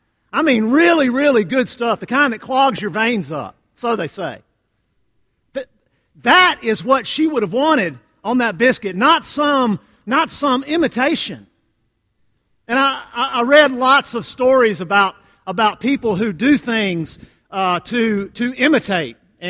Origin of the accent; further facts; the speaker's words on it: Mississippi, United States; I'm from Mississippi, so we called them cathead biscuits because they were big as a cat's head.